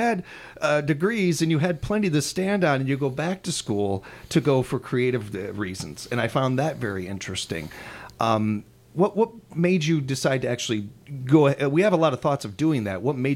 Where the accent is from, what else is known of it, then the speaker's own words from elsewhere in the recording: United States; that's the way a lot of us Americans kind of picture it